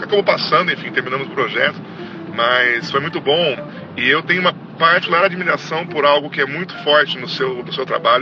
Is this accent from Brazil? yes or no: yes; São Paulo, Brazil; tenho 43 anos, sou aqui do interior de São Paulo, como você, pouco menos do interior de Campinas.